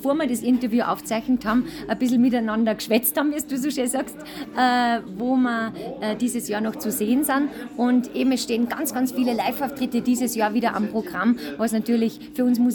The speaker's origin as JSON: {"language": "German", "country": "Austria", "said": "Bei uns in Österreich waren wir jetzt erst beim großen Jubiläum Sommer Musi Open Air mit dabei."}